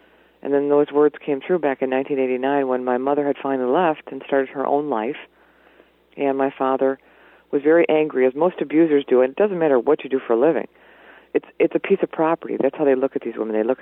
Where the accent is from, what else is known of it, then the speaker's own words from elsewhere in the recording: Chicago, Illinois, United States; I grew up in the middle, you know, I grew up in Chicago, and my dad was a Chicago violent crime detective